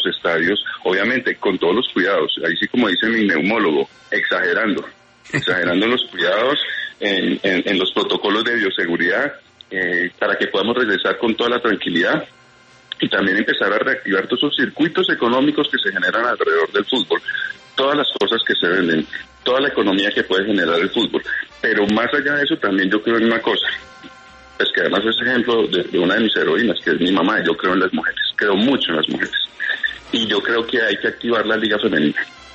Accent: Bogotá, Bogotá Capital District, Colombia; Yo soy paisa de corazón, pero me trajeron una Bogotá chiquito.

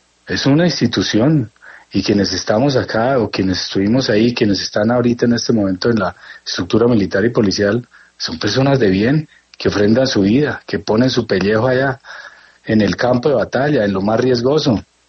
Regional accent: Colombia; Yo soy netamente un colombiano preocupado por la seguridad y defensa nacional.

